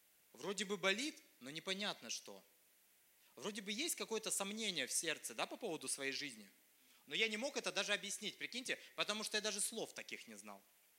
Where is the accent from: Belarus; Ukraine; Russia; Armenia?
Russia; Stavropol, Stavropol Krai; из Ставрополя. Да, я родом из Ставрополя.